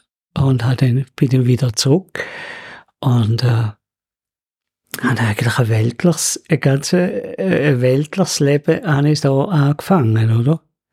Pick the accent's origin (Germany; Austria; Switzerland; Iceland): Switzerland; ich komme aus der Schweiz.